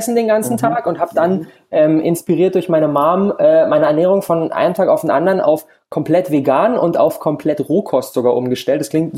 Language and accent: German; Berlin, Germany; Genau, ich komme aus Berlin, bin in Berlin auch geboren und da zu Hause und fühle mich in Berlin super wohl.